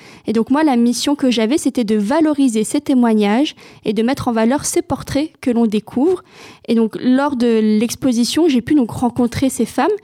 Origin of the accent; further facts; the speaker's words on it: Dunkirk, Hauts-de-France, France; now in Orléans, France; Moi, personnellement, je viens de la région Nord-Pas-de-Calais. Je viens de la ville de Dunkerque, donc plutôt éloignée par rapport à Orléans.